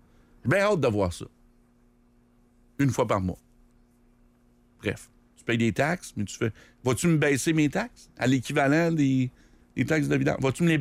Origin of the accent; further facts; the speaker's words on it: Quebec, Canada; où je suis de Québec.